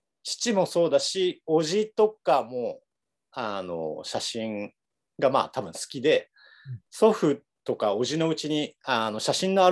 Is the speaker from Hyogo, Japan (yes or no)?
yes; Akashi, Hyogo, Japan; also born or lived in Kobe / Takarazuka; 1年ぐらい、神戸で生まれて、明石、明石市、宝塚市、うん、だからまあ京阪神で、うん、18までですね、高校3年までいて